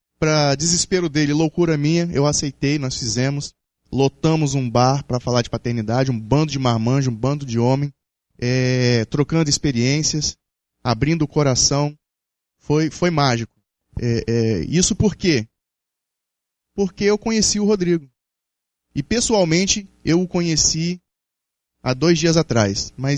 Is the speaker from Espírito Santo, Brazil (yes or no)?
yes; Espírito Santo, Brazil; É um momento mágico pra gente, enquanto capixaba